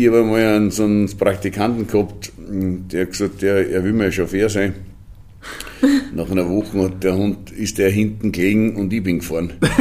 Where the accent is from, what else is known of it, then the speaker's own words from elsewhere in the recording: Jois, Burgenland, Austria; Ich bin aus Jois